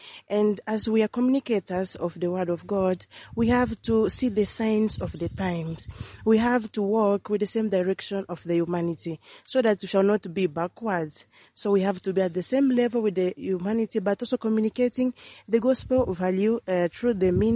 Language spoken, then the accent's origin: English; Angola; now in Maputo, Mozambique; I belong to the Congregation of the Daughters of St. Paul, and I'm from Angola. Currently, I'm working in Maputo